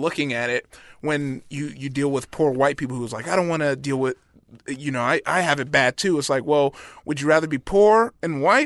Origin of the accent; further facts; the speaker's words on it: Compton, California, United States; just from my experience growing up in Compton as an American black dude